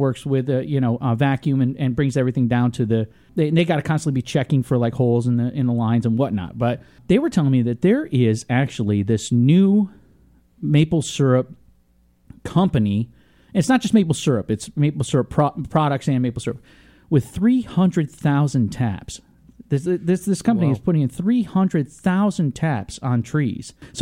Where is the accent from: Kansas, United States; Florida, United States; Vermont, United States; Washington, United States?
Vermont, United States; growing up in Vermont as a kid